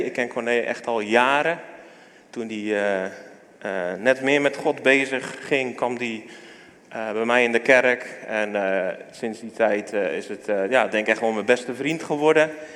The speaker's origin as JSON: {"language": "Dutch", "town": "Hardinxveld-Giessendam", "region": "South Holland", "country": "Netherlands", "lives_now": "Werkendam, Netherlands", "said": "We zijn er 2 jaar geleden zijn we erheen verhuisd. We komen eigenlijk uit Hardingsveld."}